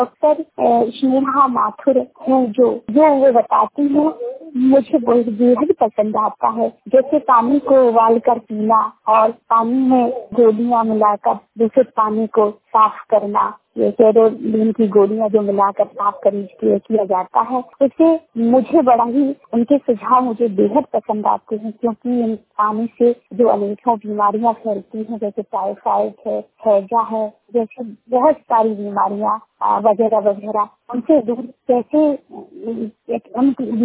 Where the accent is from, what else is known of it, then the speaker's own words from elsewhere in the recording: Gwalior, Madhya Pradesh, India; ग्वालियर की निवासी हूँ और बी ए सेकेंड ईयर में पढ़ रही हूँ जबलपुर से मानसिंह राय से।